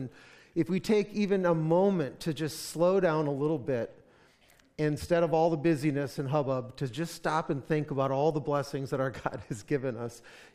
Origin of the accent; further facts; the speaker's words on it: North Dakota, United States; You know, and I'm from North Dakota, so I think I don't need one.